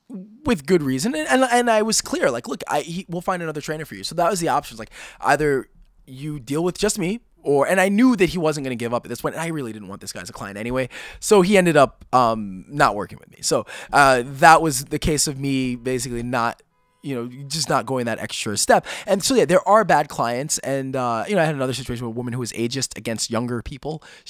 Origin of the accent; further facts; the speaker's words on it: New York, United States; I'm from New York.